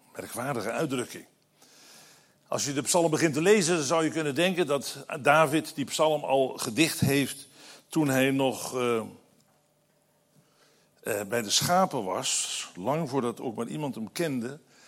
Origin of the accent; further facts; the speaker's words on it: Apeldoorn, Gelderland, Netherlands; ik ben hier opgegroeid als kind in de vergadering in Apeldoorn